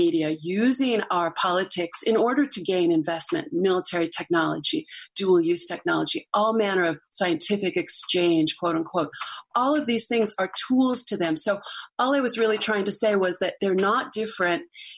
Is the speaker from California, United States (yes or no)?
yes; Hollywood, California, United States; I grew up in Hollywood, the daughter of a writer who was very conservative in the 1960s.